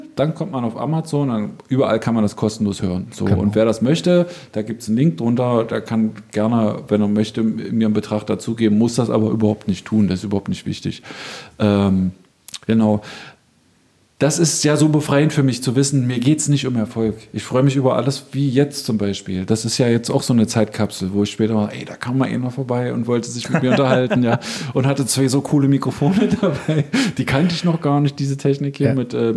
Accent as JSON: {"language": "German", "town": "Magdeburg", "region": "Saxony-Anhalt", "country": "Germany", "tie": "born or raised there", "said": "Ja, ich bin ja Magdeburger Kind, das muss ich auch noch dazu sagen."}